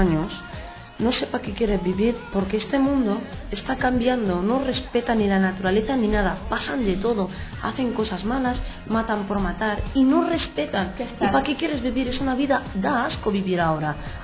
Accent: Morocco; now in Spain; Tengo 14 años y soy de Marruecos.

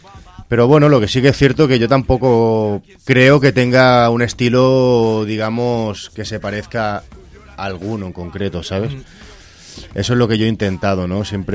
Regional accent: Castelldefels, Catalonia, Spain; con dos colegas ahí de mi pueblo, que vivo en Castelldefels, a 17 kilómetros de Barcelona, en la costa.

